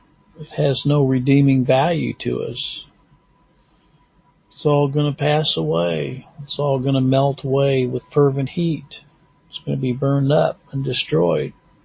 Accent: Overland Park, Kansas, United States; also born or lived in Independence, Missouri / Northwest Missouri; I lived for a while and I was raised in Overland Park, Kansas. I lived in Independence, Missouri for 8 years. I lived in Northwest Missouri for 16 years. And I've lived down here in Pineville now going on 8 years.

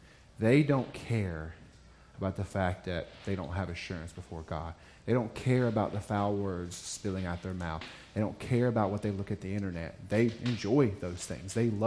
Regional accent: United States; And I am a proud American, but there are baggage we can take into our faith from being an American

